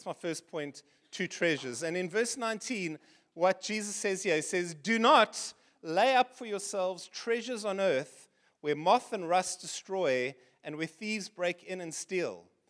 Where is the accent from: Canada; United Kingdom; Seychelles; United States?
Seychelles; I'm from the Seychelles, as I've shared with you before, that little island in the Indian Ocean